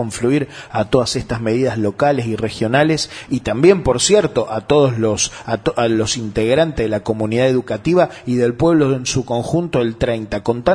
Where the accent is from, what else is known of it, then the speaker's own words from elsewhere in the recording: La Matanza, Buenos Aires Province, Argentina; yo soy de La Matanza